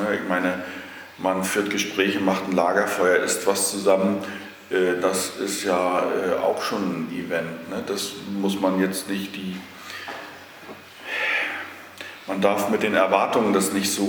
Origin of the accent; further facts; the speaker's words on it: Anklam, Mecklenburg-Vorpommern, Germany; born there; Ich bin in Anklam geboren und seit 1967 wohnt meine Familie, also meine Eltern, hier in dem Dorf bzw. in der Gemeinde.